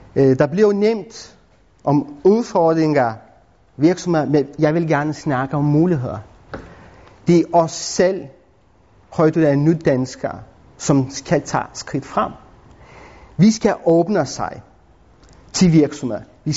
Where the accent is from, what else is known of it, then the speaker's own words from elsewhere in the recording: Lithuania; accent: Lithuanian; Danish is a second language; now in Denmark; meget nemt. Jeg kommer selv fra Litauen og snakker perfekt dansk med litauisk accent